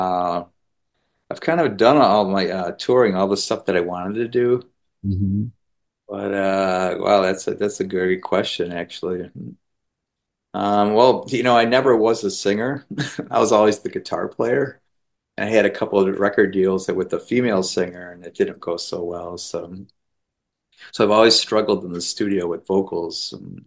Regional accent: Utica, New York, United States; But you know, stories like that keeps me grounded, you know, growing up in Utica, New York, you know. Good family.

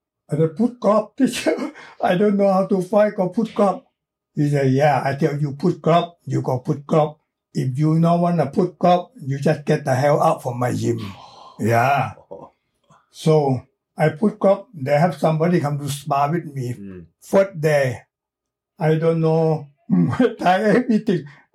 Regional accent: Bangkok, Thailand; born there; English is a second language; I was born in Chinatown, Bangkok.

